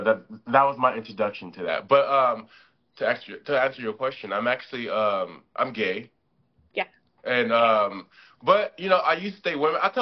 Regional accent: Dallas, Texas, United States; So that's a stigma that sticks with us. Plus, I'm from Dallas.

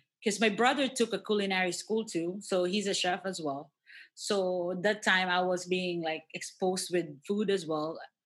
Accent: Philippines; Philippines.

